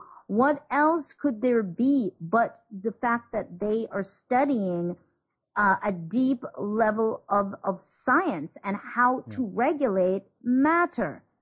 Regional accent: Jamaica; born there; I was born in Jamaica, but all of a sudden I look, and everything around me at that moment looks like I am in Jamaica

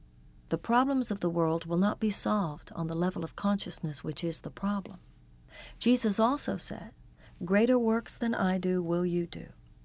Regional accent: Texas, United States; When I was a child growing up in Texas, I used to witness the extraordinary sunsets that Texas skies are famous for.

